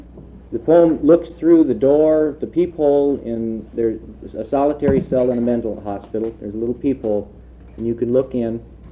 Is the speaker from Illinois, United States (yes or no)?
no; Kansas, United States; And I'm from Kansas.